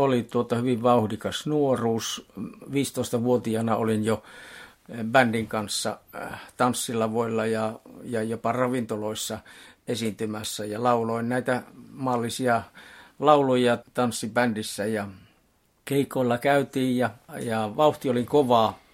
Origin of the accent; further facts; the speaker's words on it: Joensuu, North Karelia, Finland; siellä kotikaupunkini Joensuun kadulla käveli